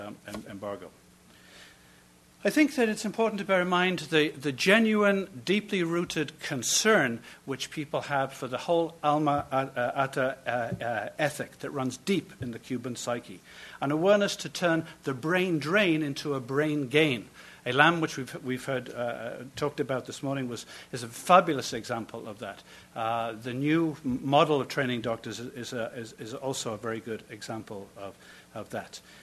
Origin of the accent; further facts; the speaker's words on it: Canada; I'm a Canadian